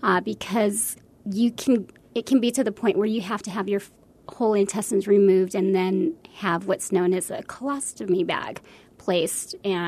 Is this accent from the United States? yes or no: yes; El Paso, Texas, United States; I am from the El Paso area. And given that, I know that there is not anything like that here in the West Texas, Southern New Mexico area.